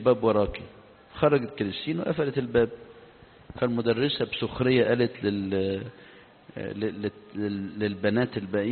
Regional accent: Egypt; قبل ما القصة تنتشر عندنا في مصر أو توصل مصر

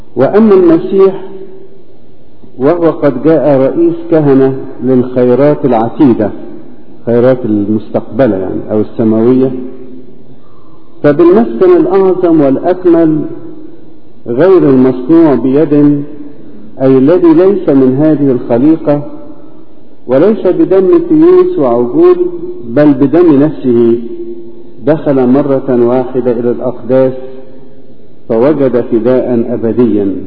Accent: Egypt; مش مننا احنا كمصريين فقط،

